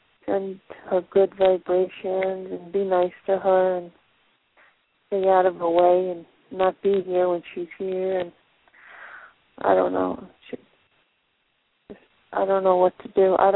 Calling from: Florida, United States; from Florida.

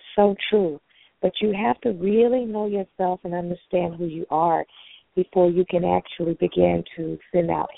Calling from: Texas, United States; I'm calling from Texas.

